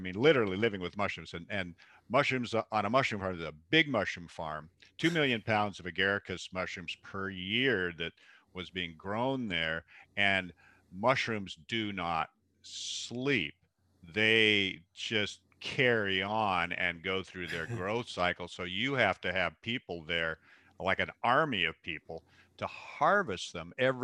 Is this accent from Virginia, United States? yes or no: no; Seattle, Washington, United States; Well, I grew up in Seattle in the Pacific Northwest